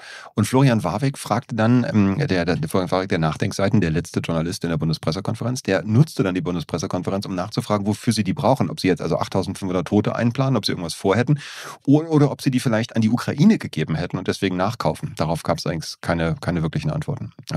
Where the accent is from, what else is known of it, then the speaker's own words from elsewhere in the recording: Berlin, Germany; so ein bisschen bin ich ja stolz auf meine Heimatstadt Berlin